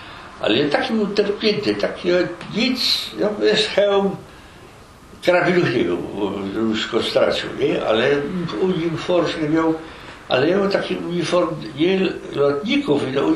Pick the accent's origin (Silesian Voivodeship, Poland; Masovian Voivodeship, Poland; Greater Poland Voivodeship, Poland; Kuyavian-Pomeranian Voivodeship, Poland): Silesian Voivodeship, Poland; Katowice; ja po polsku mówię, zresztą ja mówię trochę po rusku, nie? To już jest, to my się szybko dogadali, że ja jestem z Katowic, z Śląska